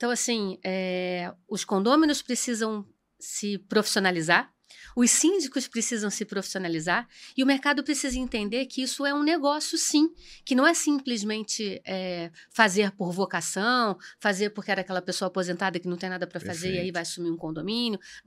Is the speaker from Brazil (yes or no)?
yes; Rio de Janeiro, Brazil; meu sotaque garante, entende, entrega, que eu sou do Rio de Janeiro. Morei a minha vida inteira.